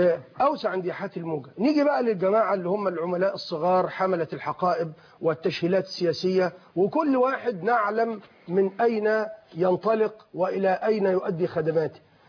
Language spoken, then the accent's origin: Arabic; Egypt; نحن كمصريين